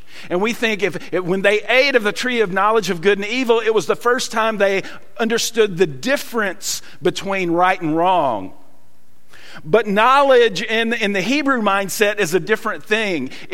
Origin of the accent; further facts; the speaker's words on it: the South, United States; accent: Southern; my native language is Southern. So I mostly stick to that.